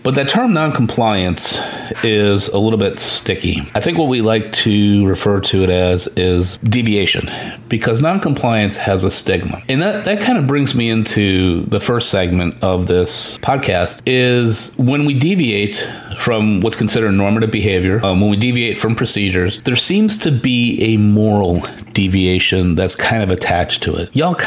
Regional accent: Chicago, Illinois, United States; moved away as an adult; now in Houston, United States; I was born and raised in Chicago and left Chicago when I was 18 and in the Air Force and being a pilot.

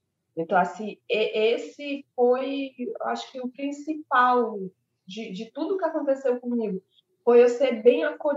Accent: Maranhão, Brazil; now in Rio de Janeiro, Brazil; Não, eu não sou do Rio. Eu sou de uma cidade chamada Pernambuco, uma cidade no interior do Maranhão. E eu vim para o Rio para fazer faculdade de engenharia de petróleo.

